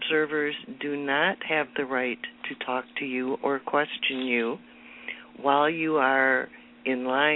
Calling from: Madison, Wisconsin, United States; I'm calling from Madison, Wisconsin.

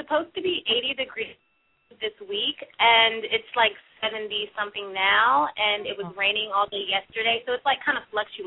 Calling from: California, United States; I am calling from California.

